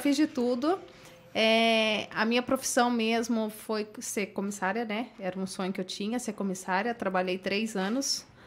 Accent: Minas Gerais, Brazil; desde quando eu era criança lá em Minas, eu sempre olhava muito, via aqueles aviões bem de longe

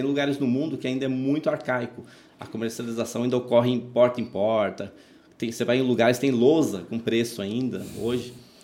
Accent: São Paulo, Brazil; Eu sou nascido em São Paulo, paulistano, ali da raiz, né? Moro com a minha mãe até hoje.

